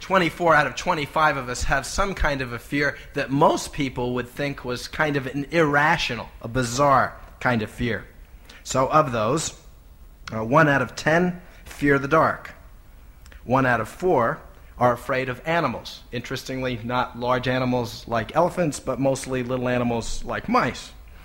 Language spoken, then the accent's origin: English; Minnesota, United States; when they hear that I'm from Minnesota